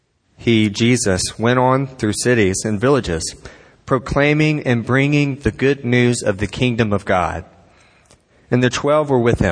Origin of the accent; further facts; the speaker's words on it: Savannah, Georgia, United States; I'm originally from Savannah, and so I went to school maybe about an hour away from home